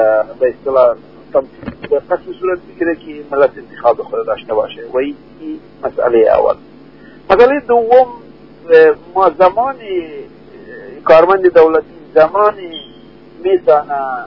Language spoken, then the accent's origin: Persian; Afghanistan; واقعا ما افغان هستیم، افغان بودم و افغان خواهم بود.